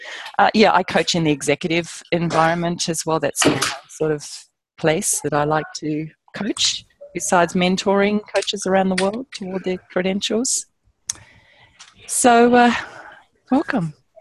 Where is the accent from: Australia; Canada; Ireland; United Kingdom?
Australia; now in United States; I'm originally from Australia, have lived here in the United States for 15 years now and married to an American coach. And live in Southern California